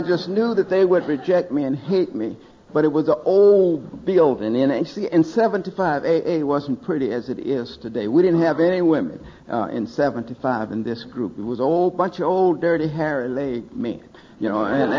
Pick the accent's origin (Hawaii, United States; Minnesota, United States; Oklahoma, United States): Oklahoma, United States; I have seven brothers and sisters, and we're kind of poor, and we're from Oklahoma.